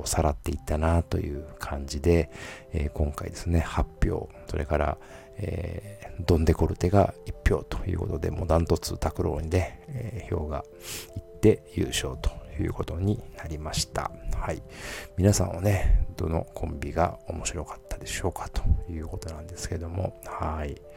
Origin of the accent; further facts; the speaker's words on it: Kansai, Japan; まあ一応関西出身ですからね、関西人としては